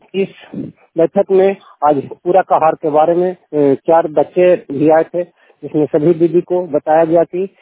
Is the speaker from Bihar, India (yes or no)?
yes; Dashanpur, Bihar, India; ग्राम दशनपुर का निवासी हूं